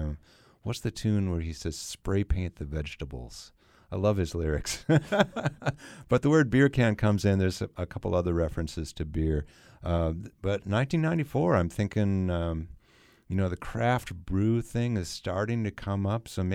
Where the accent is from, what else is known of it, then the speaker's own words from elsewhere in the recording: Minneapolis, Minnesota, United States; I'm from Minneapolis, and so are they.